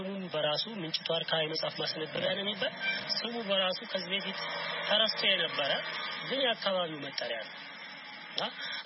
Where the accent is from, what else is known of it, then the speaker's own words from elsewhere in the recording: Bahir Dar, Amhara, Ethiopia; ተወልጄ ያደኩት እዚህ ባህር ዳር ከተማ ውስጥ ነው።